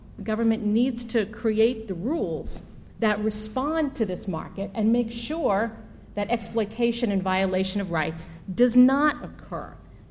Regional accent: United States; Maybe that's because I'm American

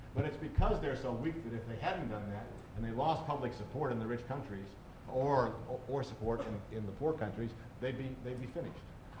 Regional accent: United States; It doesn't bother me at all as an American that people who don't share common values oppose us.

